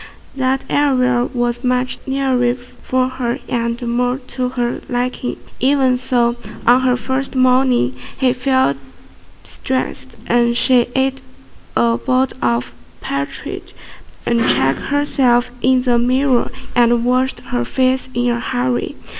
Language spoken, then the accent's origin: English; Urumqi, Xinjiang, China; English is a second language; I come from Urumqi in Xinjiang, of the northwestern of China.